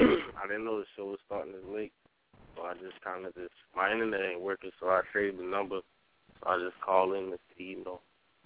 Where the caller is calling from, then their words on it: South Carolina, United States; I'm calling from South Carolina.